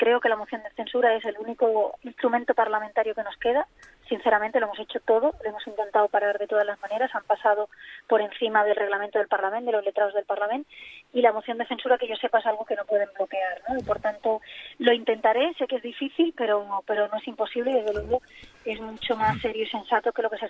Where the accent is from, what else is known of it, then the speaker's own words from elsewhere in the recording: Catalonia, Spain; yo lo que le pido como catalana es que nos defienda